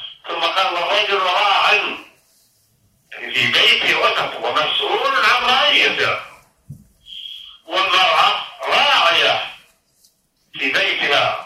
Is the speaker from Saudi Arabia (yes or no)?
yes; Saudi Arabia; بلادنا المملكة العربية السعودية بلاد الحرمين